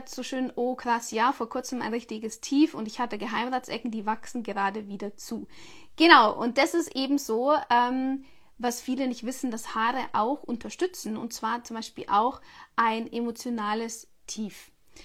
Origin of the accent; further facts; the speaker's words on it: Bavaria, Germany; zumindest da, wo ich herkomme aus Bayern, ist nicht unbedingt Chlor im Wasser